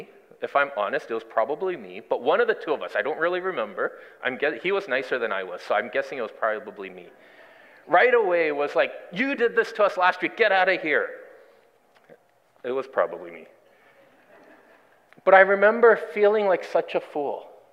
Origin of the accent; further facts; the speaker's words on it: Ontario, Canada; now in Vancouver, Canada; I grew up mostly in Ontario before I moved out here to go to Regent College for seminary.